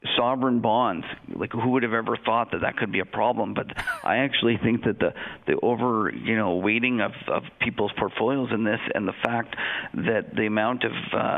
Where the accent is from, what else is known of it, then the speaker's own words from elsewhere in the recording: Canada; I'm a Canadian